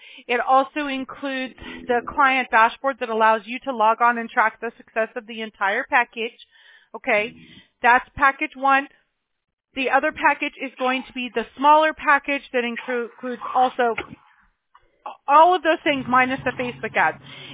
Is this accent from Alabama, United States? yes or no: yes; Mobile, Alabama, United States; born there; I was born in Alabama. I was born in Mobile.